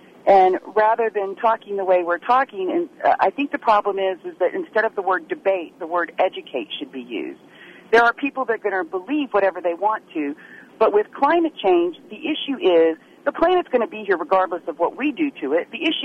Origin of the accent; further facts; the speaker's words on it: the South, United States; accent: southern; Maybe it was my southern accent that threw you off.